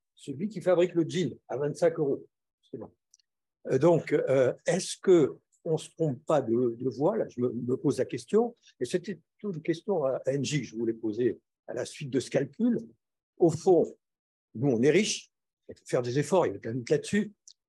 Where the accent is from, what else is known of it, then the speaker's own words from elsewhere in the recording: Paris, Île-de-France, France; Je suis parisien.